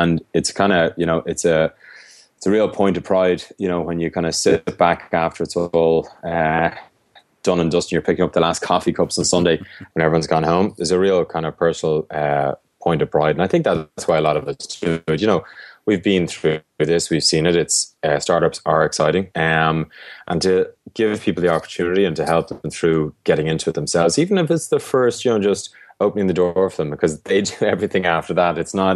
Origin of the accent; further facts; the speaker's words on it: Ireland; as Irish people, we're great storytellers